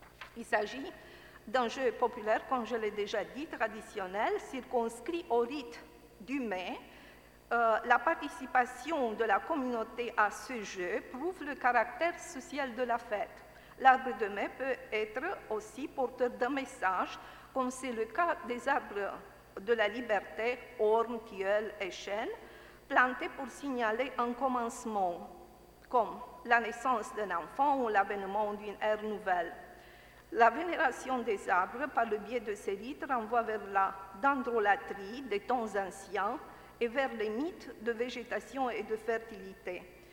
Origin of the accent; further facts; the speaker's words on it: Romania; Je vais dire quelques mots sur le mai chez nous, sur ce motif chez nous, en Roumanie.